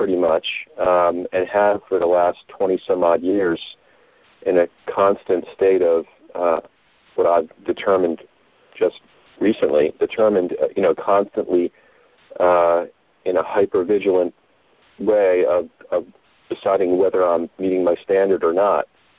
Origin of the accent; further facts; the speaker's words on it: Collingswood, New Jersey, United States; I'm from Collinswood, New Jersey.